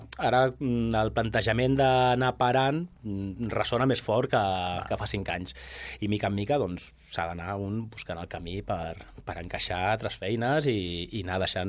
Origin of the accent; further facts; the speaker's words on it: Catalonia, Spain; I et diré més, catalans, perquè la majoria som catalans